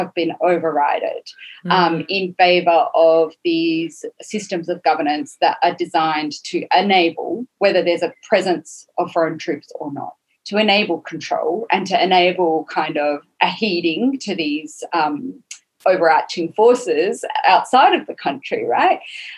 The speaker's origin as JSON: {"language": "English", "country": "Australia", "tie": "born or raised there", "said": "even though I grew up in Australia"}